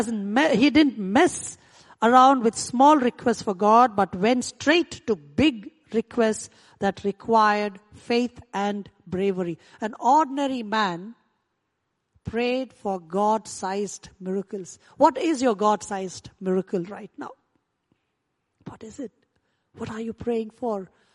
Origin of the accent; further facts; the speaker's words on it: India; I come from India. Anything that is free, we take it seriously.